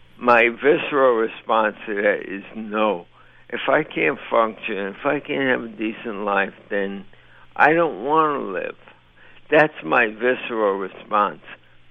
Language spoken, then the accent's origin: English; Bronx, New York, United States; now in Des Moines, United States; You know, I'm this guy from the Bronx who moved to Iowa and writes for the paper and all this.